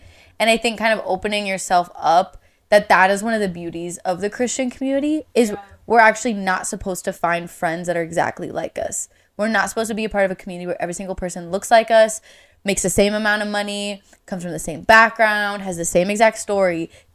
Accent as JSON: {"language": "English", "region": "East Coast", "country": "United States", "lives_now": "Minnesota, United States", "said": "because I am from the East Coast and then I came to Minnesota. Minnesota's not the East Coast."}